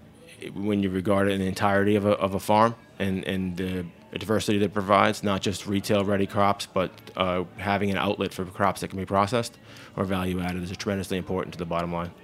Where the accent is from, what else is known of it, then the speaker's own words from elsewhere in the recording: Massachusetts, United States; now in New Paltz, United States; I grew up farming in Massachusetts, diversified operations, livestock, and produce.